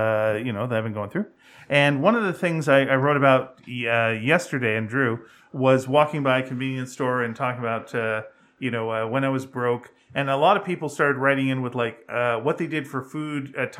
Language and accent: English; Canada; Because, David, we're Canadian.